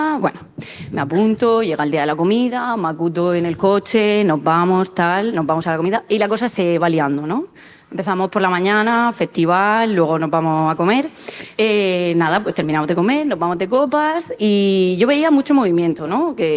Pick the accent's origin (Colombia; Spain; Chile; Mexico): Spain; Alcantarilla, Region of Murcia; Bueno, de Alcantarilla.